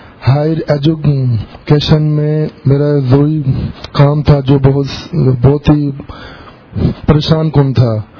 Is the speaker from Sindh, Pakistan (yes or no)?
no; Lahore, Punjab, Pakistan; میں لاہور سے آیا ہوں.